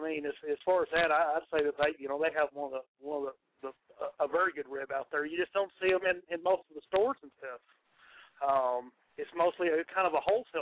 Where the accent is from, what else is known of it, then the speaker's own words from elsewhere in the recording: New Mexico, United States; I grew up in New Mexico. I'm from New Mexico originally, and green chili was a main staple for me when I grew up